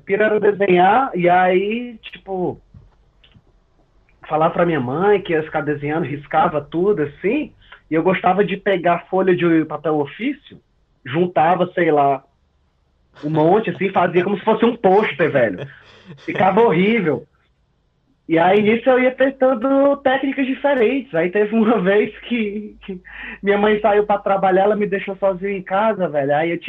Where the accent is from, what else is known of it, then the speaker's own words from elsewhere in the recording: Fortaleza, Ceará, Brazil; Então, velho, pra quem não sabe, eu sou cearense, nascido em Fortaleza, nascido e criado em Fortaleza, né?